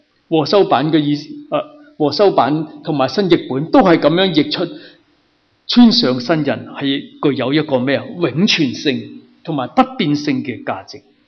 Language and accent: Chinese; China; 因为我们中国人有句说话，是什么说话？